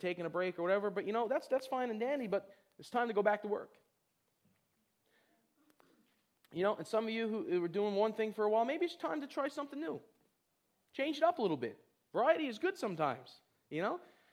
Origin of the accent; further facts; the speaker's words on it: East Coast, United States; me and my wife, we're from the East Coast, and we don't really have family very close here.